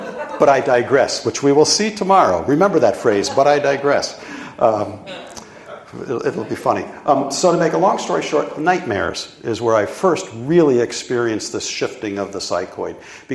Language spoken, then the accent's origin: English; East Coast, United States; now in Olympia, United States; And living in Olympia is tough. You know, I grew up on the East Coast, you know, where it was all in a Dutch community.